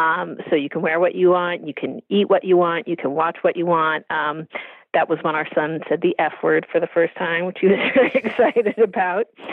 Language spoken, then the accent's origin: English; California, United States; I'd love to. I'm from California. I'm not built for this.